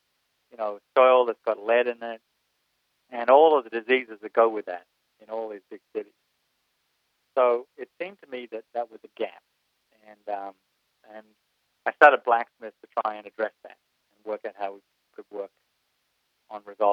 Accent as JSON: {"language": "English", "town": "Melbourne", "region": "Victoria", "country": "Australia", "tie": "born or raised there", "moved": "as an adult", "lives_now": "United States", "said": "I'm born and bred in Melbourne, and I left Australia in 89, intending only to be away for a short period of time."}